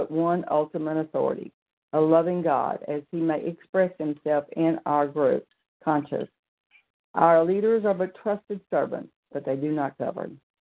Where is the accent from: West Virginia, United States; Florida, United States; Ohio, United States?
Florida, United States; Pensacola; I'm from Pensacola, Florida